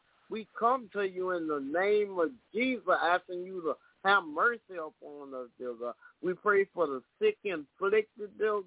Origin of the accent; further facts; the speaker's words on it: Homer, Louisiana, United States; I'm from Homer, Louisiana.